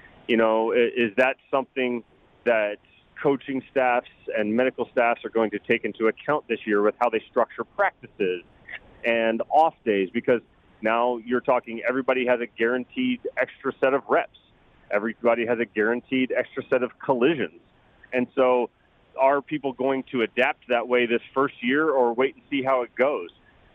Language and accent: English; Missouri, United States; I grew up just outside of St. Louis.